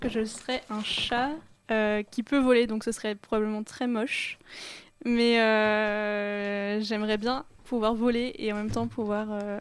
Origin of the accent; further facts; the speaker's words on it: Brittany, France; parce que j'aime beaucoup l'eau et je suis bretonne.